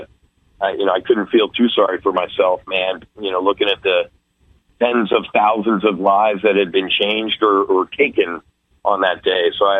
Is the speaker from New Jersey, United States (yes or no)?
yes; New Jersey, United States; He was from Jersey. I'm from Jersey, kind of the same age.